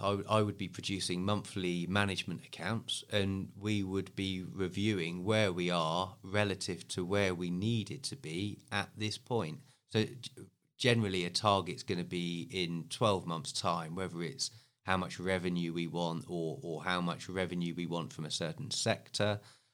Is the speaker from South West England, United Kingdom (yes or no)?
yes; Bournemouth, South West England, United Kingdom; So from Bournemouth originally, grew up in Bournemouth, went to Porchester School, which is Harewood Academy now, okay.